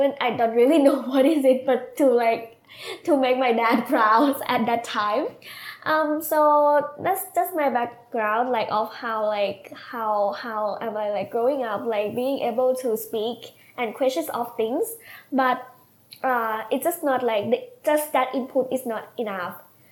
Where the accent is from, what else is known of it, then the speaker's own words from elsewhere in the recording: Maha Sarakham, Thailand; English is a second language; also born or lived in Bangkok; I was growing up in Isan. It's like just a region, but my province called Mahasarakham. And my mom and dad raised me there.